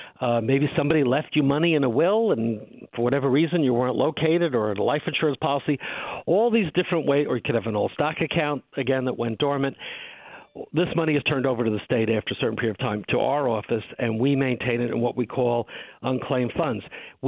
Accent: Great Neck, New York, United States; I know back in my hometown in Great Neck, I drove by the other day in a restaurant that had been there for as long as I can remember.

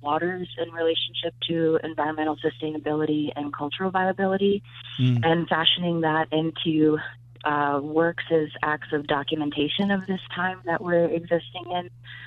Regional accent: New York, United States; I'm Shinnecock from Long Island, New York. I'm indigenous, that's my nation and community.

